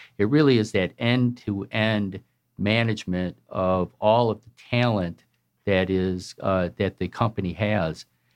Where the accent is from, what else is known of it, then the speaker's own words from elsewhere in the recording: Michigan, United States; Well, I am from the great state of Michigan.